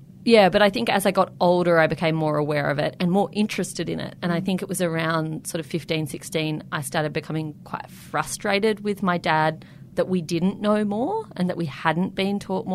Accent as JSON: {"language": "English", "town": "Canberra", "region": "Australian Capital Territory", "country": "Australia", "tie": "born or raised there", "said": "I grew up in Canberra. I grew up very distinctly middle class, child of a teacher and a public servant. Didn't really know that there was anything outside of Canberra."}